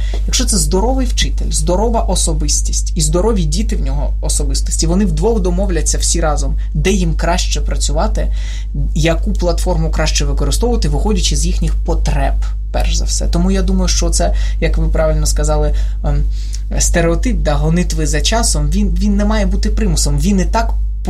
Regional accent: Donetsk, Donetsk Oblast, Ukraine; бо сам я з Донецька

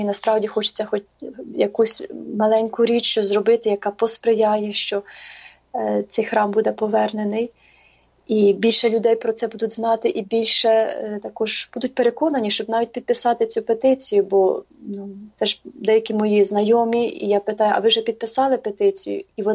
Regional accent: Cherkasy Oblast, Ukraine; я з Черкащини, і в нас там, ну, католицьких храмів взагалі дуже мало. Там основному храми православні.

